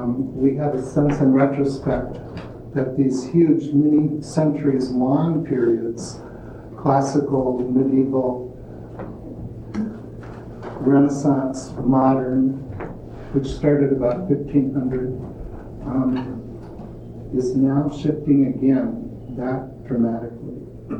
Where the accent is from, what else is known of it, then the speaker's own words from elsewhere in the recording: Minnesota, United States; So, I grew up in Minnesota in a Lutheran home, came of age during the Vietnam War, was very much active in the anti-war movement in college at St. Olaf College